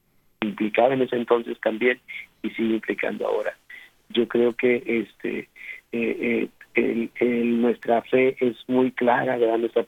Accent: Río Bravo, Tamaulipas, Mexico; en mi ciudad natal, Río Bravo, Tamaulipas, México

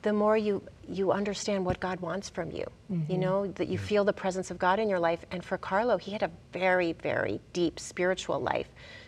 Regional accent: New York, United States; I'm from New York. We have very cold winters.

